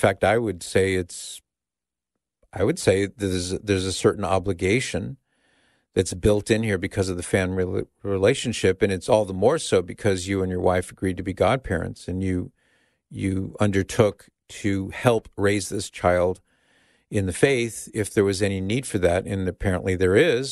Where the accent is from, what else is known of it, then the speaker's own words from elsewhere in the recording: Mission Viejo, California, United States; I grew up real close to there. I mean, I grew up in Mission Viejo, so I wasn't too far away from there.